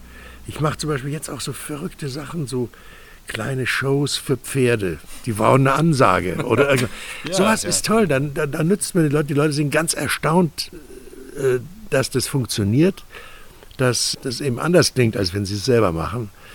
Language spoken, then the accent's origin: German; Augsburg, Bavaria, Germany; born there; moved away as an adult; also born or lived in Berlin; Ja, ich bin 1941 geboren in Augsburg. Bin aber dann als junger Schauspieler nach Berlin gegangen, wo ich dann so über 40 Jahre gearbeitet, gelebt habe. Jetzt habe ich mich aufs Land zurückgezogen